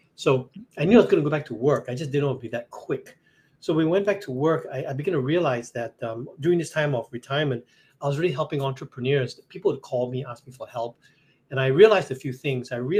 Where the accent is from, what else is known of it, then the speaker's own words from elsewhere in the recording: Singapore; out of college, I'm from Singapore.